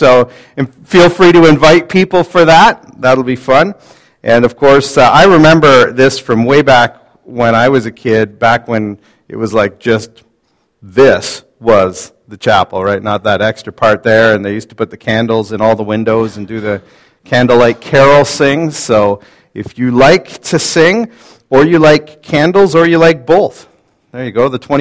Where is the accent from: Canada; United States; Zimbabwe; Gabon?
Canada; Hilton Beach, Ontario; So I remember growing up in Hilton Beach, you used to go down to the little library that was on the main street.